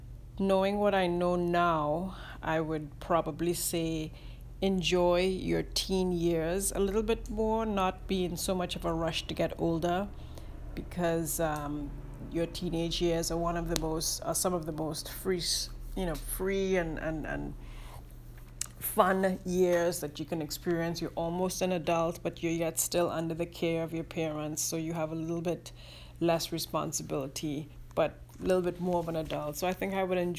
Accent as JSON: {"language": "English", "region": "Trinidad", "country": "Trinidad & Tobago", "tie": "born or raised there", "lives_now": "United States", "said": "I grew up in Trinidad, which is an island in the Caribbean. It's the most southerly island of the Caribbean."}